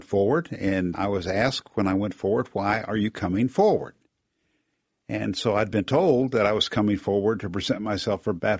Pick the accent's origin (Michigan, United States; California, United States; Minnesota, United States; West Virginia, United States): West Virginia, United States; I grew up on the Kanawha River, which is not exactly an airfield, but there was a seaplane base about 2 miles from my home.